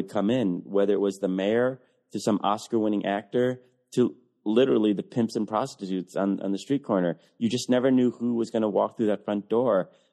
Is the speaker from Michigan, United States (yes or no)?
yes; Detroit, Michigan, United States; but also a hat tip to my hometown of Detroit, because I feel like a lot of people have misunderstanding of the city and stereotypes about it.